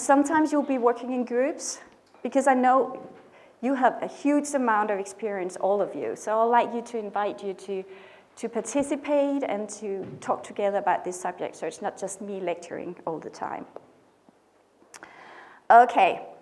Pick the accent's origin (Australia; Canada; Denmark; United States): Denmark; English is a second language; I'm from Denmark. … I am from Denmark. And I know my English is a bit rusty